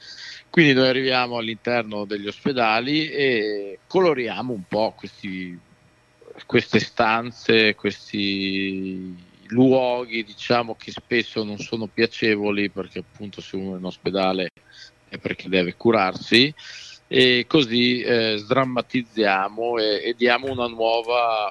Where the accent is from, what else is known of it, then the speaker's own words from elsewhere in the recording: Belluno, Veneto, Italy; sono bellunese doc, puro sangue, diciamo così, abito qui vicino a Belluno, vicino al centro, dove diciamo sono cresciuto da bambino, diciamo abitavo fuori Belluno, la zona di Castion